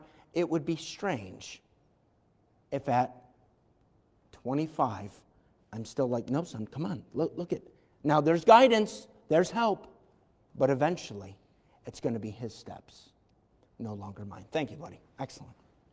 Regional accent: Irondequoit, New York, United States; I grew up in Irondequoit, and my dad lived in the city, which was literally on the other side of the, kind of the other side of the street. I lived right on the edge of Irondequoit in the city of Rochester.

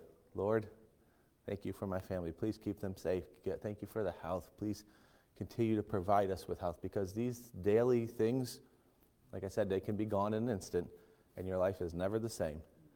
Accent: United States; that's hard to do as an American, and a practical point.

